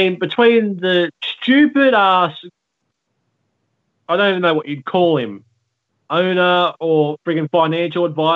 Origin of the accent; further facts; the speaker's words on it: Australia; And excuse me, speaking as an Australian